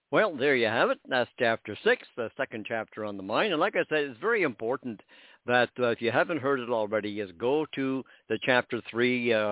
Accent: Canada; I'm Canadian, living in Canada.

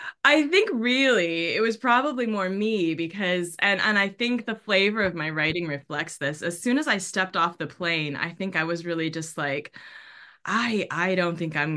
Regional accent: Issaquah, Washington, United States; moved away as an adult; also born or lived in Renton; but I was born and raised in Issaquah. I was born in Renton, raised in Issaquah.

